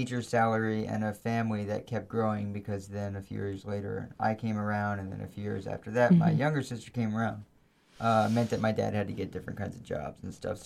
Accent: Virginia Beach, Virginia, United States; also born or lived in Hackettstown, United States; I grew up in Virginia Beach.

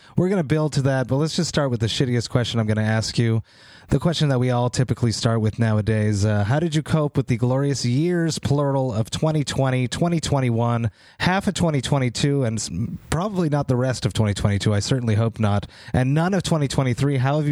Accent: Montreal, Quebec, Canada; I'm from Montreal.

